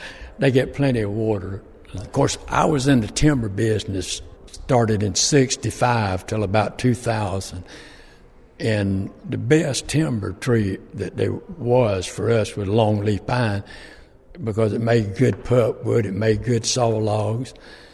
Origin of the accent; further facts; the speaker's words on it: Georgia, United States; now in Hazelhurst, United States; I live in Hazelhurst, but my land is in Appling County. I'm originally from Cerence, Georgia.